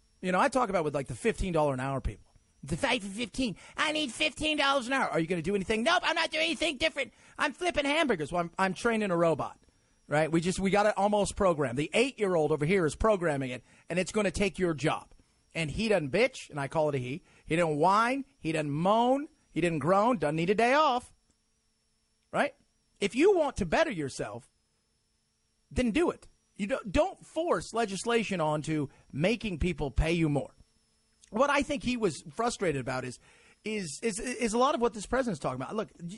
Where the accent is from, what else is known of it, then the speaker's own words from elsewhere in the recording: Los Angeles, California, United States; I grew up in Los Angeles. I remember what it was like to have smog alerts when I was a child.